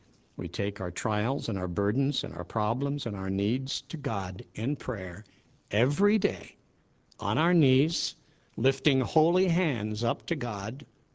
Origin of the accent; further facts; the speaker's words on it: Tennessee, United States; born there; I was born in Tennessee. I was born in an area north of Memphis, about 100 miles.